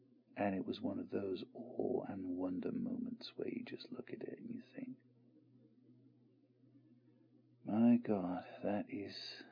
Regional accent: England, United Kingdom; Being an Englishman living on an island and living about 20 minutes away from the coast myself

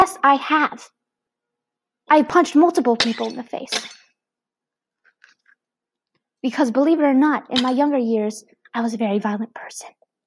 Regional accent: the South, United States; I say soda because I'm from the South.

